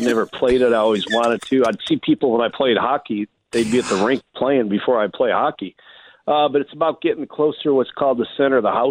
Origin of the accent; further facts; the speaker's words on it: Michigan, United States; Love curling. I grew up in Michigan.